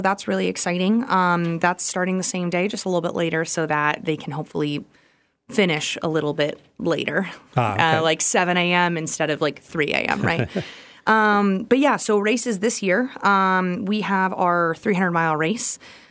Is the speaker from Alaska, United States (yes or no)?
yes; Fairbanks, Alaska, United States; I'm born and raised in Fairbanks, big into the hockey community.